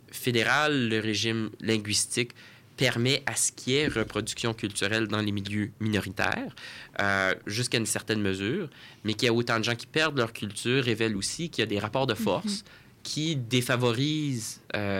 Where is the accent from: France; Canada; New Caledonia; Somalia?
Canada; Ontario; en tant que franco-ontarien, moi, je regardais ça